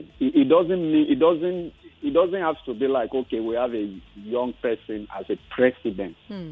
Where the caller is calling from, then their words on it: Ikorodu, Lagos, Nigeria; I'm calling from Ikorodu.